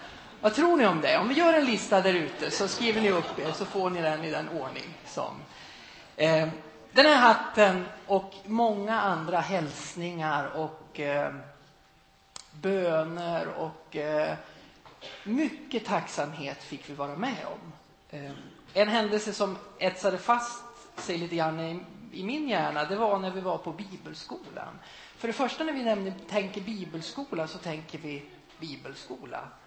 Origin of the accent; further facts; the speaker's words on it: Sweden; Då sa jag på slutet att vi kommer ju från ett land som vi har mycket saker. Vi är materiellt sett mycket bra i Sverige.